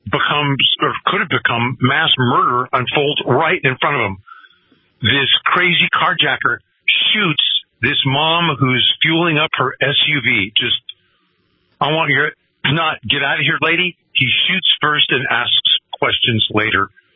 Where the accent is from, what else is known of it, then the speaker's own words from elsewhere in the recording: California, United States; Bill, you know that I'm a refugee from California, right?